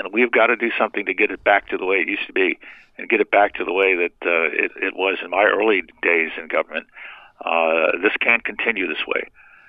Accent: Bronx, New York, United States; I was raised in the Bronx. What do I know about horseshoes?

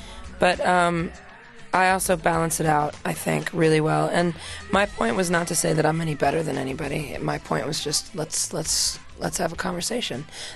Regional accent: United States; And I'm an American citizen. I love this country, and I don't love our president.

